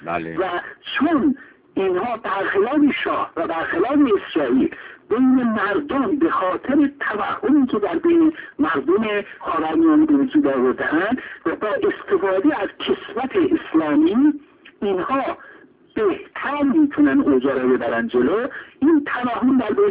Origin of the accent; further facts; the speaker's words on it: Iran; نه به خاطر اینکه مثلا ما ایرانی هستیم و ناسیونالیسم